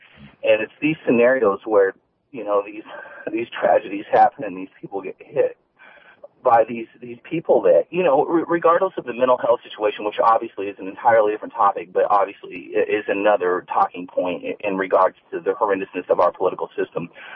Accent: Wichita, Kansas, United States; now in Springfield, United States; I'm originally from Wichita myself. I live in Springfield now.

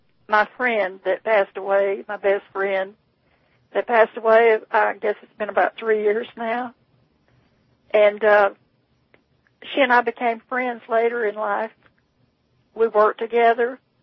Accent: Florida, United States; And, of course, she was raised in Georgia and I was raised in Florida.

